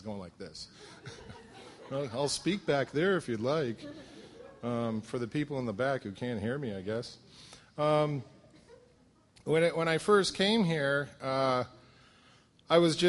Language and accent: English; Bridgeport, Connecticut, United States; I was very young when I was growing up, and I am from the South, Southern Bridgeport, which is in Southern Connecticut